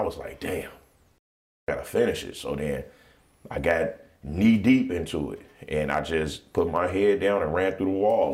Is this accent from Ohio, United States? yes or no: no; Los Angeles, California, United States; also born or lived in St. Louis; But, I was born in St. Louis, Missouri. Mm-hmm. My mom, she moved us out here when I was like 3 or 4 years old. So, I'm pretty much from California. I'm from LA, South Central.